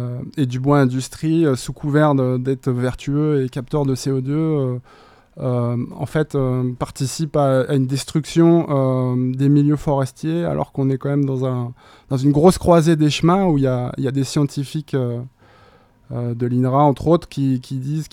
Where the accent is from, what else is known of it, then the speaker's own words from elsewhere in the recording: Paris, Île-de-France, France; je suis parisien, hein, il y a un peu de forêt à Paris, hein. Et du coup, je suis remonté à Paris l'année dernière